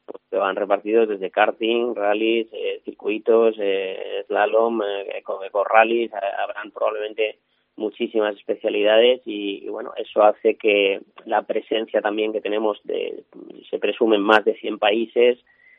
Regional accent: Valencian Community, Spain; como valenciano también que soy

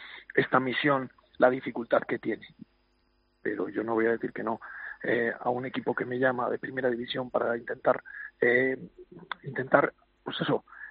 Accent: Soria, Castile and León, Spain; es un grupo de gente de una ciudad pequeñita, como yo que soy de Soria, pues con una ciudad pequeñita.

